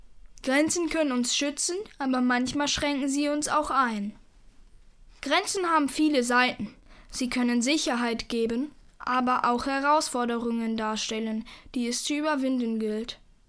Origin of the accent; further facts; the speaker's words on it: Hamburg, Germany; in meiner Heimatstadt Hamburg